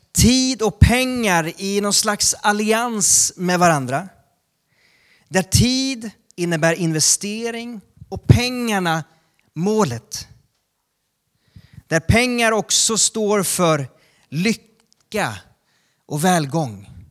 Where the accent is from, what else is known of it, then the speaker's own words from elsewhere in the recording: Sweden; Och som svensk så ska man ju helst inte göra något som ska vara annorlunda eller sticka ut, eller hur?